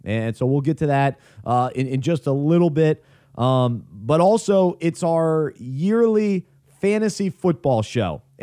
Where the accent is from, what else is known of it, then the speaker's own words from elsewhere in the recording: Charlotte, North Carolina, United States; We're all from Charlotte, and so guys come home, but we had one guy come from Chicago and on the coast.